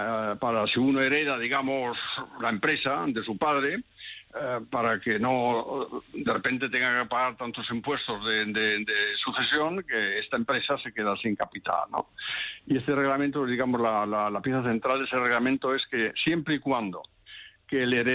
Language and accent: Spanish; Spain; born there; Bueno, soy casado con una española, he nacido en España, voy mucho a España, yo me siento muy cercano de ustedes.